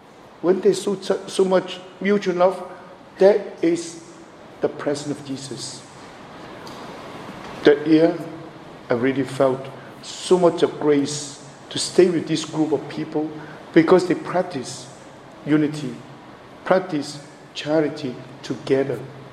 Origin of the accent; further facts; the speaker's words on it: Hong Kong; English is a second language; moved away; also born or lived in Toronto, Canada; I was only priest from Hong Kong to work in the Archdiocese of Toronto for 6 years. You can imagine, no connection, no relatives, just by myself.